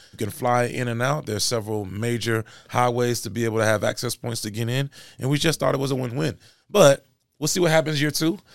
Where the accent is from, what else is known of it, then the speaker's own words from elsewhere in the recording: Atlanta, Georgia, United States; You know, when that movie was shot in Atlanta, I grew up in Atlanta.